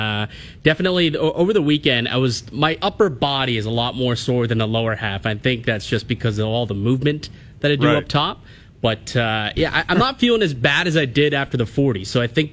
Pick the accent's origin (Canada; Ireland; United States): Canada; And as a Canadian, you always kind of are intertwined in what's happening with Sidney Crosby.